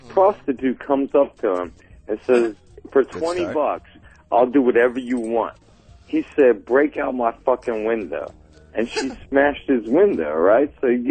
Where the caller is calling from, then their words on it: Columbus, Ohio, United States; Yeah, Ohio, not Georgia.